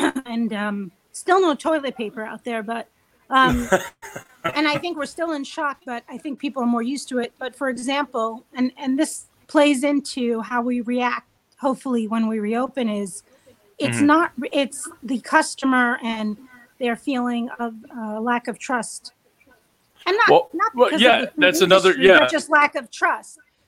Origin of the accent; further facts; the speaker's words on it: New York, United States; I thought, you know, being a New Yorker, that if you like to cook, people order in all the time.